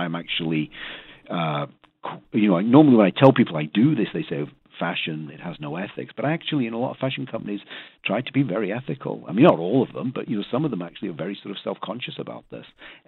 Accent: England, United Kingdom; moved away as an adult; now in United States; I was born and raised in England, but the very, very brief story is I married a woman from Philadelphia, and so I, you know, became an immigrant.

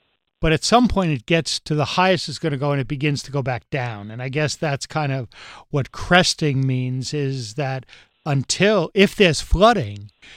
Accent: New York, United States; But we're from New York, so you elbow people out.

